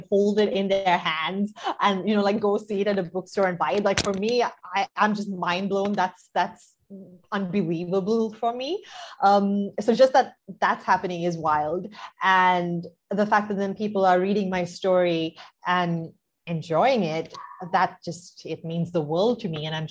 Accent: Sri Lanka; growing up in Sri Lanka, that's not necessarily something that I even let myself think about

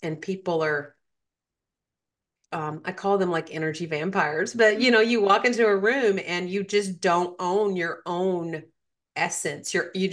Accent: the South, United States; I grew up in the South and I grew up without technology.

